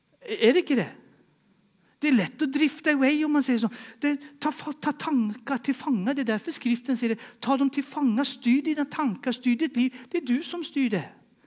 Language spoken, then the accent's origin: Swedish; Sweden; now in Norway; Och i Sverige hade vi på den måten 1 minut och 30 sekunder.